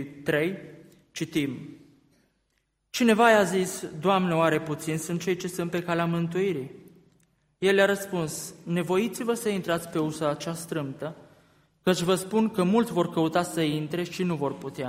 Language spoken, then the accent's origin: Romanian; Arad, Arad County, Romania; born there; de ce m-am născut în Arad și nu m-am născut în Cluj, de exemplu?